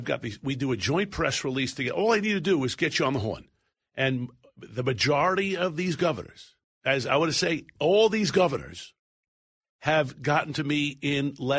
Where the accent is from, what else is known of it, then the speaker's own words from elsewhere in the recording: New York, United States; I'm saving New York for last because it's my home state.